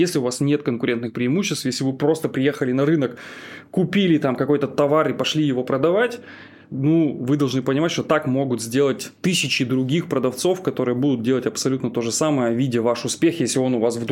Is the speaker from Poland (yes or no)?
no; Kostroma Oblast, Russia; Вот я сам из Костромской области когда-то там родился, да, там куча леса. То есть эта область богата лесом.